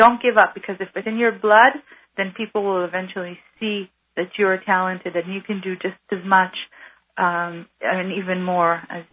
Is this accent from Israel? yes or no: yes; Israel; moved away as an adult; also born or lived in Argentina / United States; now in Australia; I was born in Argentina, and I lived in Argentina for 2 years, and then I lived in the United States till I was five. Then when I was five, I came here to Israel, lived here till I was 13